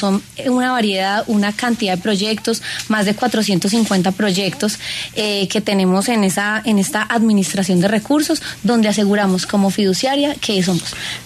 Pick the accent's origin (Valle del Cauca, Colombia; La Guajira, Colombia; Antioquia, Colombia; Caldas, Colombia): Valle del Cauca, Colombia; Caicedonia; also born or lived in Cali / Armenia; Crecí en Caicedonia, que es Valle, pero es muy cerca al Quindío. Después me fui a estudiar la universidad en Armenia, trabajé en Armenia, también trabajé en Cali. O sea, tengo varias mezclitas.